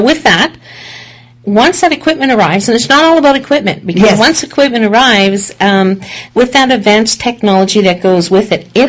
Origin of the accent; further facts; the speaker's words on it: Halifax, Nova Scotia, Canada; now in British Columbia, Canada; So I came from Halifax to BC just to work in this amazing organization.